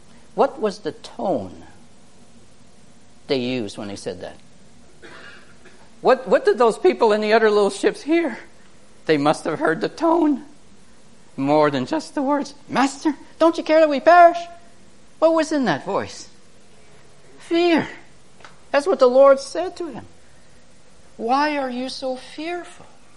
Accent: Canada; I'm a Canadian. I don't even vote.

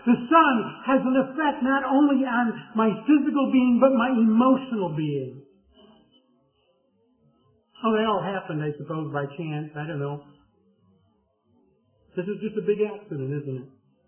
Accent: Midwest, United States; I live in the Midwest. I grew up in the Midwest. I've always lived in the Midwest.

